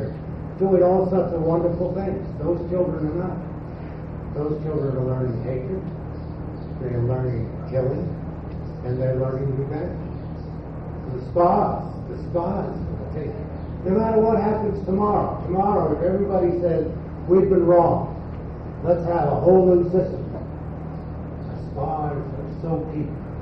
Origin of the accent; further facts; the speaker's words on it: Brooklyn, New York, United States; Well, I'm a kid from Brooklyn. I grew up in Brooklyn, and we're kind of outrageous people there.